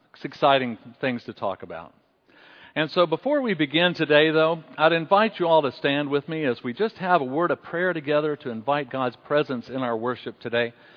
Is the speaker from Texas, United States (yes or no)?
no; West Virginia, United States; I'm just going to share what happened with me growing up with our family in West Virginia. We lived out in the country